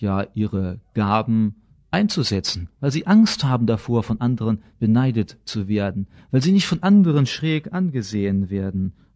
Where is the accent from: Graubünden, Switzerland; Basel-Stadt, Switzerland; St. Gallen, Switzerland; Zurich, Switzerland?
Basel-Stadt, Switzerland; Basel; dass beispielsweise in Basel, da wo ich herkomme